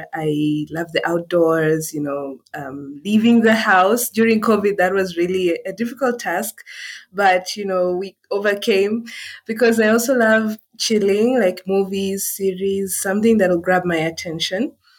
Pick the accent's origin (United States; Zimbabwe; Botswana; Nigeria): Botswana; also born or lived in Nairobi, Kenya; I was born in Nairobi, however, raised in Botswana in Southern Africa.